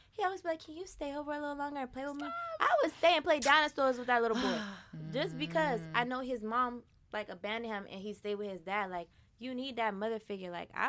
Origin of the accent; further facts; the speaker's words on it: Baltimore, Maryland, United States; I'm from Baltimore.